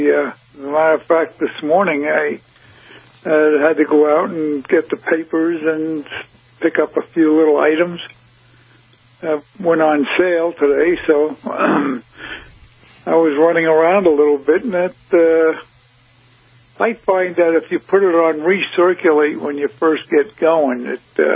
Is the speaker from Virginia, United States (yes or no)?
no; New York, United States; I'm immigrant from New York State.